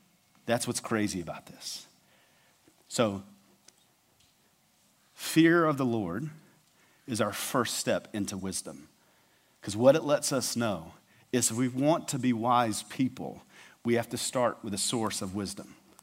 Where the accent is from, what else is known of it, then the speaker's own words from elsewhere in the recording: the South, United States; I'm from the South. This cold weather's killing me.